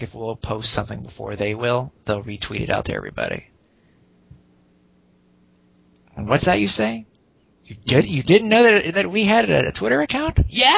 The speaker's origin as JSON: {"language": "English", "country": "Canada", "said": "I said, \"No, Mr. Foster, I'm from Canada.\""}